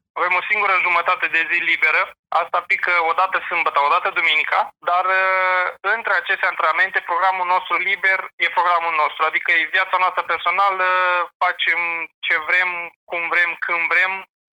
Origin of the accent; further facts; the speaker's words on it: Broșteni, Suceava County, Romania; also born or lived in Vatra Dornei; Crescând într-o zonă de munte, lângă Vatra Dornei, m-am născut în Vatra Dornei, dar am locuit în orașul Broșteni, e un loc în care Ion Creangă a învățat și a făcut răsnăi.